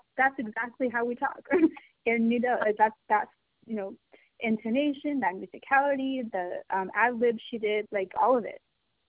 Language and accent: English; India; but like as an Indian who looks like me, who is sort of like lighter skinned, it's not just like a skin tone thing